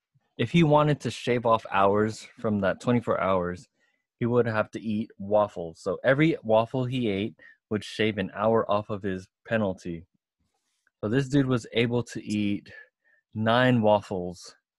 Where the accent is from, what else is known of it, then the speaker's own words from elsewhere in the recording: West Coast, United States; But with me, like, you know, I'm from the West Coast, and I like Shake Shack more than In-N-Out.